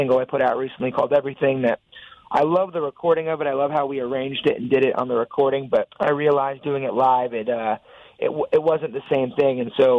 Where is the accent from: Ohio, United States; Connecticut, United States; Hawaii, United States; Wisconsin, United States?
Connecticut, United States; Stamford; I'm from Stamford, Connecticut.